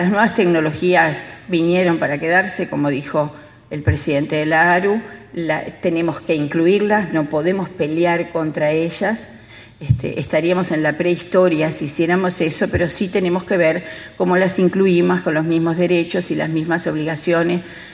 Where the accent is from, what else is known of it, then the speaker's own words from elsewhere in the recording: Uruguay; Nosotros nos sentimos como uruguayos en el derecho de hacer el viernes en la tarde